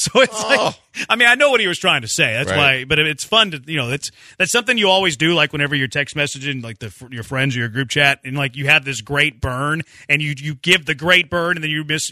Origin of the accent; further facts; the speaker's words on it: Humble, Texas, United States; Like, I grew up in Humble, so we lived off 59.